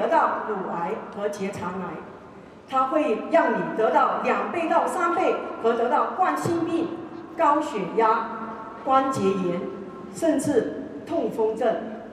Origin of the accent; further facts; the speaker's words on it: Toronto, Ontario, Canada; 我来自加拿大多伦多。